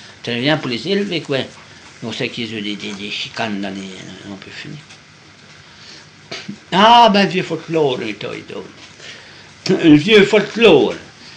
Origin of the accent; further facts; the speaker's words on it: Bourgogne-Franche-Comté, France; Je suis du Morvan.